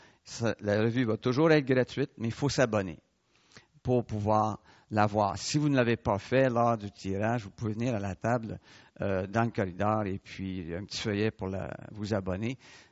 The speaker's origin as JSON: {"language": "French", "town": "Montreal", "region": "Quebec", "country": "Canada", "tie": "born there", "said": "Je suis un Montréalais. Je suis né à Montréal en ville, comme disait ma mère. Là, j'habite en banlieue, je suis un Lavalois, mais je suis un Montréalais."}